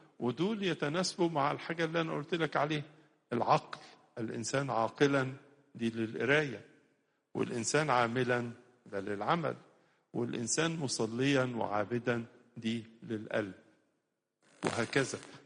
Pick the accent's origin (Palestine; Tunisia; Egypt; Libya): Egypt; عندنا في مصر